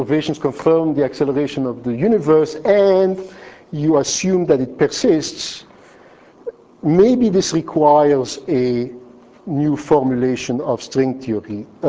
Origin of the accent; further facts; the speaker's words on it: Flanders, Belgium; first language French; English is a second language; I grew up in Belgium, and for odd reasons I speak French at home because I was in the Flemish part of the country